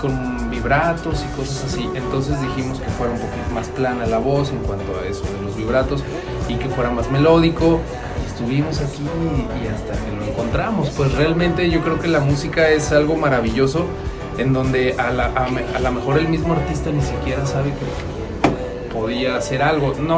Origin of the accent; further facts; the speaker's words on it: Mexico; Pero siendo mexicanos, claro.